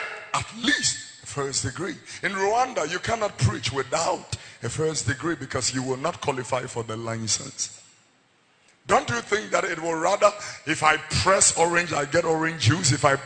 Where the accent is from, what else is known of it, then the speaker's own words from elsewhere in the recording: Ghana; I am a Ghanaian.